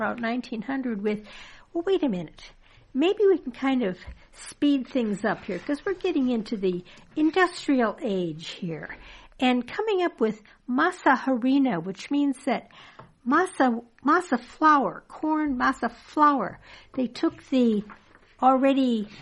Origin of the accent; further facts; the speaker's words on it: Midwest, United States; Of course, growing up in the Midwest, it's not really something. It's something I had to be introduced to.